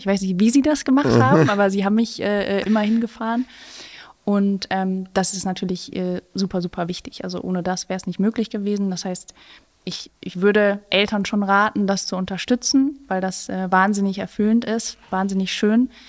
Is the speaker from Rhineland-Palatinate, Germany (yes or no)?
yes; St. Goar, Rhineland-Palatinate, Germany; in St. Goar, in der Lorelei, da wo ich herkomme.